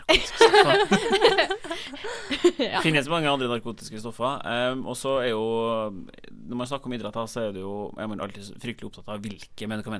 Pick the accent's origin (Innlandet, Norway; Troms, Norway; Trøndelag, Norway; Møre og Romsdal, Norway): Trøndelag, Norway; Trondheim; Jeg vet ikke, jeg er jo fra Trondheim, så jeg føler jo ikke noe på det der.